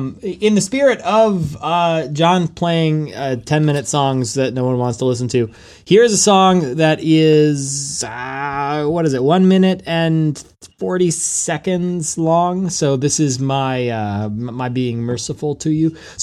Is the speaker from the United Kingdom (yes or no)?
no; Canada; As a Canadian, I reflexively apologize for whatever wrongs the Punk News Podcast has done to any of you fine people that subscribe to it.